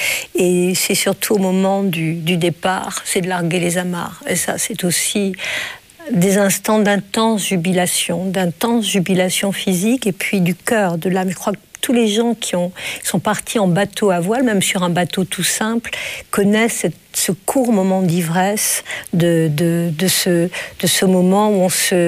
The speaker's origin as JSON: {"language": "French", "town": "Rabat", "region": "Rabat-Salé-Kénitra", "country": "Morocco", "tie": "born there", "said": "puisque le Maroc, je suis née à Rabat."}